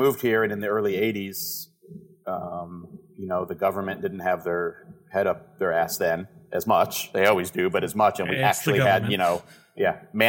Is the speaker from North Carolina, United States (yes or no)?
yes; North Carolina, United States; also born or lived in New York; Grew up in upstate New York till I was 10 years old, but pretty much grew up here in North Carolina.